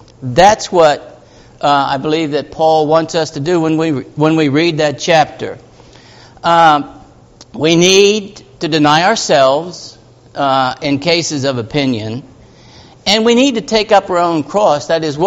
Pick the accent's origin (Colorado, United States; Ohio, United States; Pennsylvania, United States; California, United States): Pennsylvania, United States; when I grew up in Appalachian Mountains of Pennsylvania, it was a common phrase to say, there are two sides to every coin.